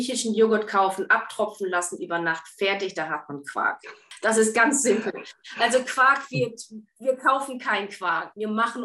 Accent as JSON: {"language": "German", "region": "Lower Saxony", "country": "Germany", "said": "ich komme selber aus dem Norden. Ich komme aus dem Osnabrücker Land."}